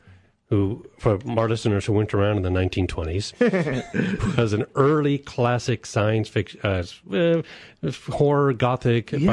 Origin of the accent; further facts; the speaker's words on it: California, United States; We had a Million Dollar Movie, too, out of a station in San Francisco, where I grew up in the East Bay Area